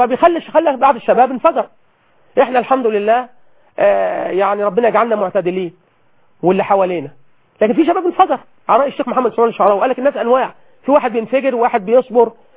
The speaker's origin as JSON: {"language": "Arabic", "country": "Egypt", "said": "مش كان زمان بيقول لنا رئيس من الرؤساء اللي عندنا في مصر"}